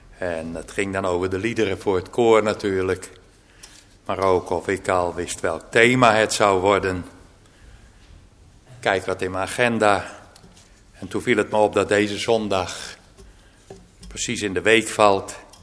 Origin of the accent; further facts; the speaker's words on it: Kollum, Friesland, Netherlands; Ik ben geboren en getogen in Kollum, een dorp in het noordoosten van Friesland.